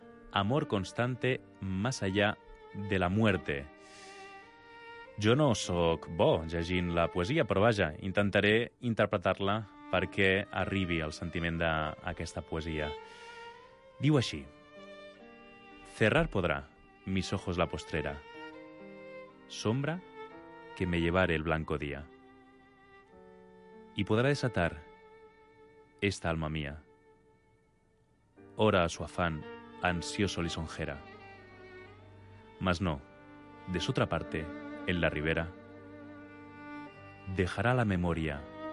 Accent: Barcelona, Catalonia, Spain; Pels que som de Barcelona la tenim molt vista

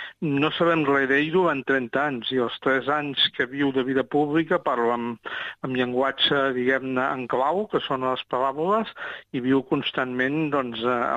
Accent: Torredembarra, Catalonia, Spain; Jo he estat organista del meu poble, a Torredembarra, durant 25 anys a les misses d'estiu.

